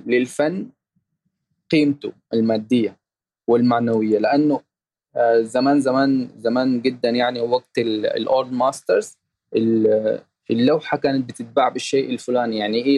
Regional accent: Sudan; لا، أنا من السودان ما كنتش أصلاً حارف عن الNFT أصلاً.

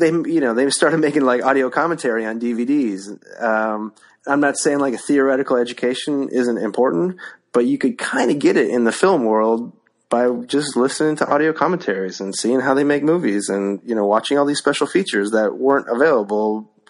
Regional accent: North Dakota, United States; We grew up in North Dakota, in a small town. Well, they're all small towns in North Dakota, but but comparatively, it's a big town in North Dakota.

